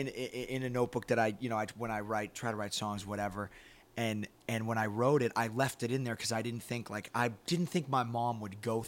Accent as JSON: {"language": "English", "town": "Boston", "region": "Massachusetts", "country": "United States", "said": "I'm from Boston. So she flies back to Boston and she calls me"}